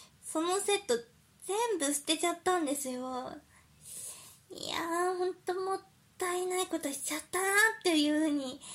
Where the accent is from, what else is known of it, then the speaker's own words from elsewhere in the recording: Saitama, Japan; now in Chiba, Japan; 私埼玉出身なんですけど、最近千葉に引っ越しまして、